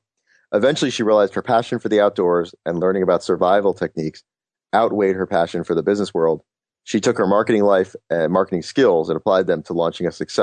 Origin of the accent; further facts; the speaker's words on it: New Jersey, United States; Now, I grew up mostly in New Jersey, so my survival skills involved being at the Jersey Shore.